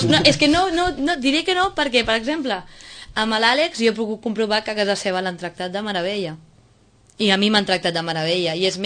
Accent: Sitges, Catalonia, Spain; És casa teva. Que és casa meva, que és el meu poble

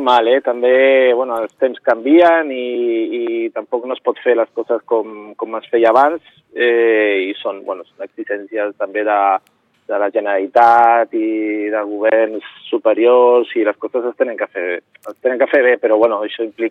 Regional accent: Catalonia, Spain; Nosaltres som catalans.

